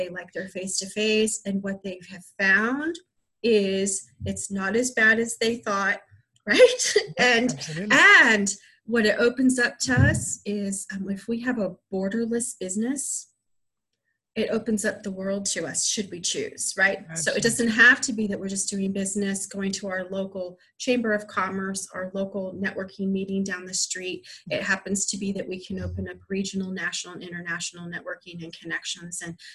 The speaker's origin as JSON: {"language": "English", "region": "California", "country": "United States", "lives_now": "Singapore", "said": "So we've been here in Singapore for 3 years. We came from the Southern California in the United States."}